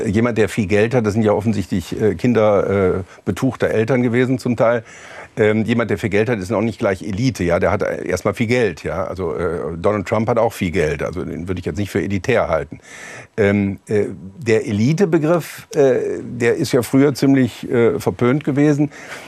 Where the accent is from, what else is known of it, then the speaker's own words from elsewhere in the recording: Rhineland, Germany; aber ich als Rheinländer feiere natürlich wahnsinnig gerne